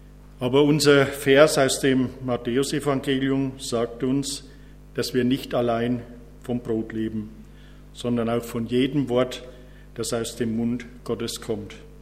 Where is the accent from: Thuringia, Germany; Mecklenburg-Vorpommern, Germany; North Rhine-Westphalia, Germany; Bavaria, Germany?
Thuringia, Germany; Südthüringen grüßt Oberfranken. Wobei ich ehrlich sagen muss, ich mich nicht als Thüringer fühle, sondern als Oberfranke südlich des Rennsteigs. Wir sagen, wir sind Oberfranken.